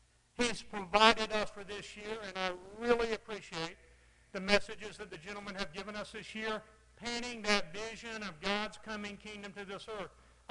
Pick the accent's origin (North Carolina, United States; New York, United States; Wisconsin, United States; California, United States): North Carolina, United States; Raleigh; I'm from Raleigh, North Carolina. Matter of fact, there are 16 other people from Raleigh here with me this year.